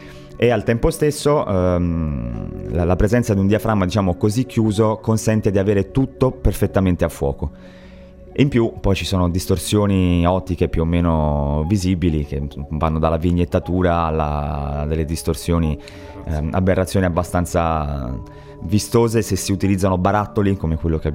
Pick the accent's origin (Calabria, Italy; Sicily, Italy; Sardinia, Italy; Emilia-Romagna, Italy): Sardinia, Italy; Carloforte; un progetto dedicato alla mia terra natale che si intitolava Uisa, era dedicato appunto a Carloforte